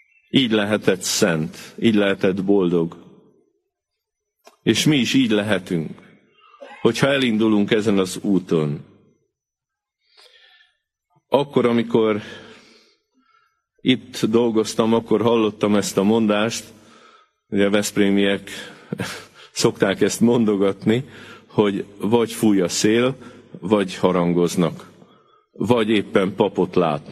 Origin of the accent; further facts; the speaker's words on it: Debrecen, Hajdú-Bihar, Hungary; ott, ahonnan én jövök, Debrecenben ott elég kevés van.